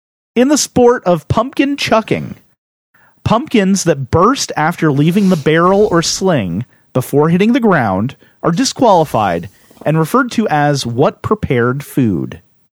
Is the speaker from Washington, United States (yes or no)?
no; Florida, United States; Growing up in Southwest Florida, there was a popular toy.